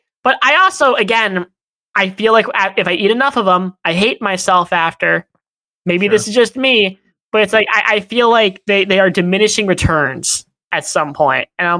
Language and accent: English; Bronx, New York, United States; I'm from the Bronx. I've been driving since I was 8.